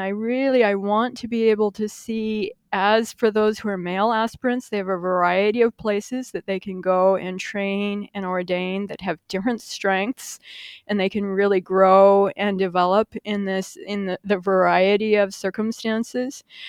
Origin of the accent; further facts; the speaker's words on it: United States; then me as an American, why not?